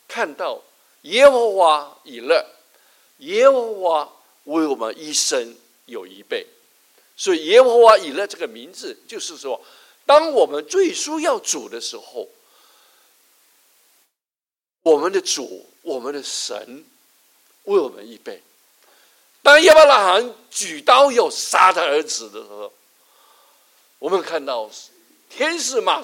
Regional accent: Chaozhou, Guangdong, China; Chinese is a second language; now in Guangzhou, China; 对不起，我用这个国语，因为国语不是我的母语，我是潮州人，所以可能的讲的时候不大流利，请各位原谅。后来我去到广州， 现在平常都是用广东话讲道听解啊

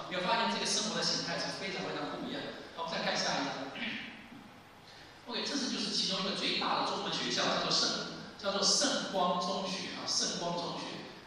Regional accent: Taipei, Taiwan; 这个就是我小时候的情况就是这样。小时候在台北啊

